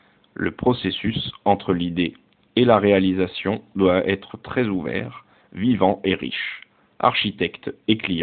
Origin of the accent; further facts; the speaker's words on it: Clermont-Ferrand, Auvergne-Rhône-Alpes, France; Je suis né à Clermont-Ferrand, dans une famille d'ingénieurs, elle-même d'origine paysanne. Le monde, pour moi, gamin, c'était la nature, les monts d'Auvergne, la Lozère, la faune et la flore.